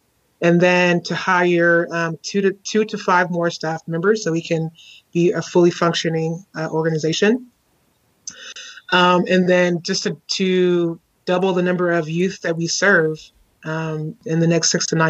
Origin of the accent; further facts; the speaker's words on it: Houston, Texas, United States; I grew up in Houston, Texas, specifically in A-Leaf, and we call it the SWAT, which stands for Southwest A-Leaf, Texas. And I still live in Houston.